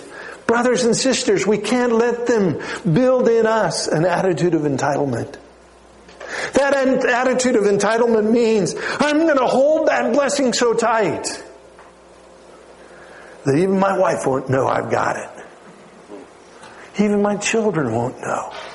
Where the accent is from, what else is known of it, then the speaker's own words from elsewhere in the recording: Canada; now in United States; Now, I was an international student here. I'm from Canada.